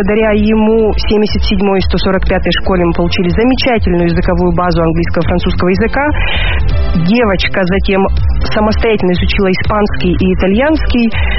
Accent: Perm, Perm Krai, Russia; born there; Я родилась в нашем городе, в Перми.

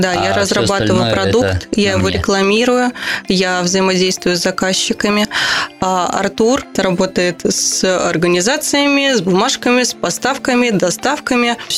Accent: Pikalyovo, Leningrad Oblast, Russia; Мы уже открывали цех в родном городе, в Пикалево.

